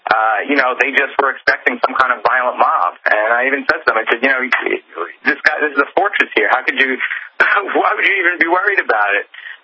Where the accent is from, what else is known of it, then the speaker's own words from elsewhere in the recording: New York City, New York, United States; being a New Yorker